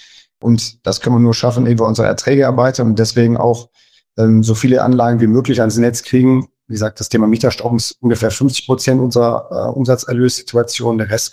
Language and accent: German; Mönchengladbach, North Rhine-Westphalia, Germany; Als Vorstand der Kölner Wohnungsgenossenschaft komme ich selber persönlich aus Mönchengladbach.